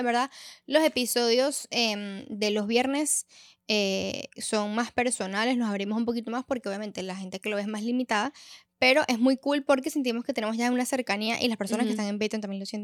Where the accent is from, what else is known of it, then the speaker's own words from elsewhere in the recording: Venezuela; yo me he dado cuenta lo exagerados que somos los venezolanos